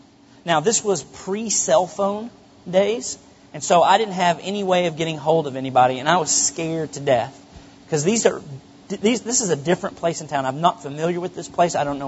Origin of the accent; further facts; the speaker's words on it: Benton, Arkansas, United States; I grew up in Benton, Arkansas, and we were segregated.